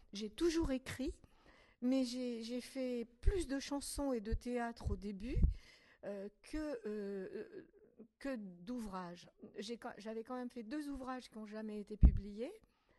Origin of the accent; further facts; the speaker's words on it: Morocco; je suis née dans l'Atlas marocain, dans un endroit extrêmement isolé.